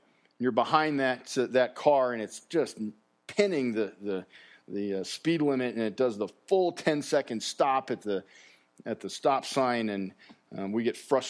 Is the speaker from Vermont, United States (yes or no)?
no; Colorado, United States; I was born and raised in Colorado, and I've seen the roads here change dramatically over the last 40-some-odd years.